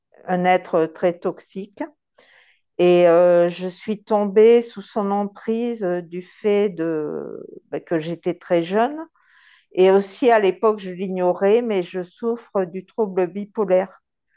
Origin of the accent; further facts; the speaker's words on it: Nouvelle-Aquitaine, France; born there; Oui, alors donc j'ai 57 ans. Je suis née dans les Landes où je vis actuellement.